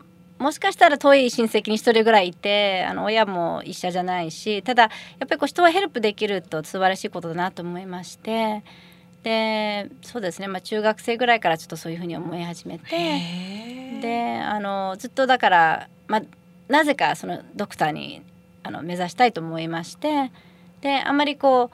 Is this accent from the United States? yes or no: yes; United States; also born or lived in Japan; アメリカに父が、駐在員の形でアメリカに来ました。あの私が3歳の時に。